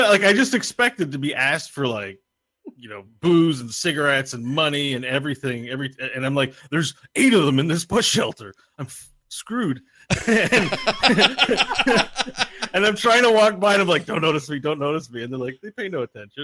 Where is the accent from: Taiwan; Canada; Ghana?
Canada; I'm from Canada.